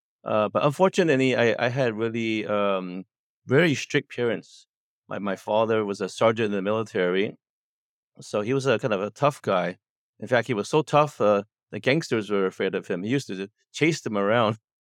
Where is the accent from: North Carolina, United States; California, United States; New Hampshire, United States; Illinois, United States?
California, United States; San Francisco; I was born in San Francisco, Bay Area. Actually, San Francisco in Chinatown specifically. And I grew up in the 60s there.